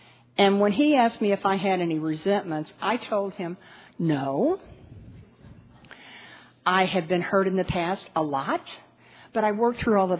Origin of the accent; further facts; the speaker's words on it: St. Louis, Missouri, United States; I had been taken down to Lynch Street in St. Louis. I'm originally from St. Louis.